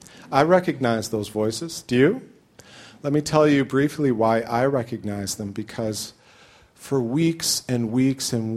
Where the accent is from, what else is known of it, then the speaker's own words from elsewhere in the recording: Michigan, United States; I just love the way you reference my home state, Michigan.